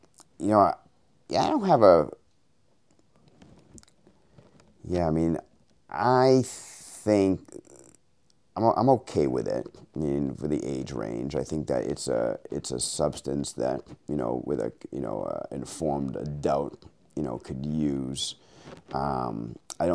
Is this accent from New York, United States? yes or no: no; Maine, United States; And in my house, growing up in Maine, my father was way ahead of the curve.